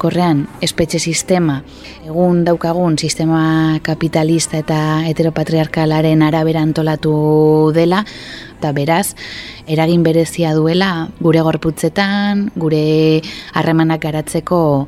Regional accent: Hondarribia, Basque Country, Spain; 29 urte ditut eta Hondarribikoa naiz.

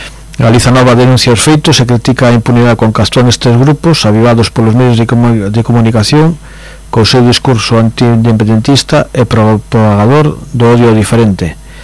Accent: Galicia, Spain; podemos decir como galegos e galegas que no noso país sería votado pola maioría

